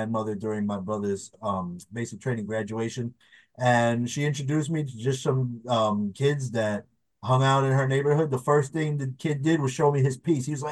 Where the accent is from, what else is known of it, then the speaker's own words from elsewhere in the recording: Bronx, New York, United States; like I'm from the Bronx, say what you will about living in the hood